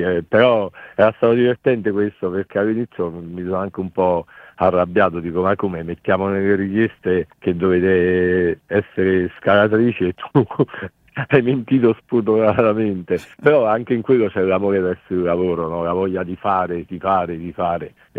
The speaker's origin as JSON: {"language": "Italian", "region": "Abruzzo", "country": "Italy", "said": "E la storia nasce da un fatto realmente accaduto nel mio paese, in Abruzzo"}